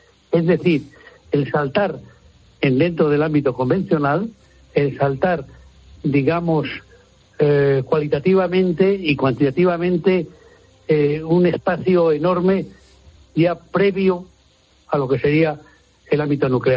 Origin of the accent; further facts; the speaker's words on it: Spain; a mí como militar, como europeo, como español